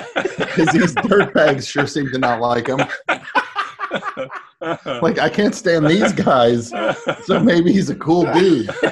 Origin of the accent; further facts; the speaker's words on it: Louisiana, United States; It's just, I grew up in Louisiana